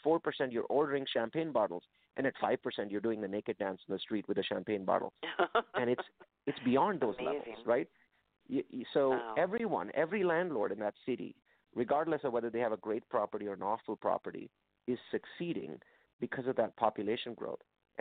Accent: California, United States; You know, I'm from California. Wow. I'm from Silicon Valley.

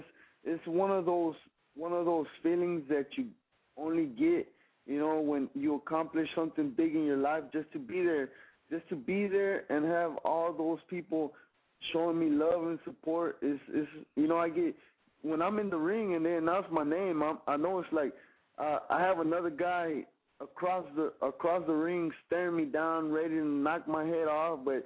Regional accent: Houston, Texas, United States; it's a great feeling just to be in there in front of my home here in Houston, in front of my hometown fans.

